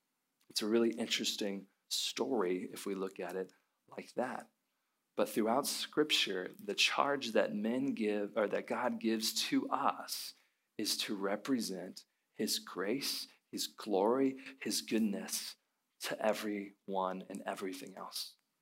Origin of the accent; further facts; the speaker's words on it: College Station, Texas, United States; also born or lived in Dallas; I grew up in College Station for my whole life, and I remember moving to Dallas shortly after college